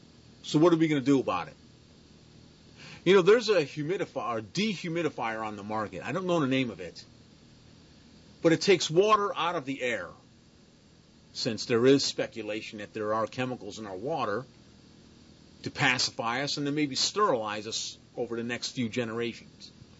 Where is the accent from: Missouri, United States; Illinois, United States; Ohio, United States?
Missouri, United States; If I'm wrong, show me. I'm from Missouri. Fucking show me.